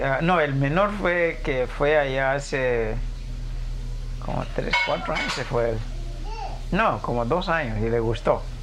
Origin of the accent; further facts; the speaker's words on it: Guatemala; yo fui muy popular allá en Guatemala, en mi pueblo.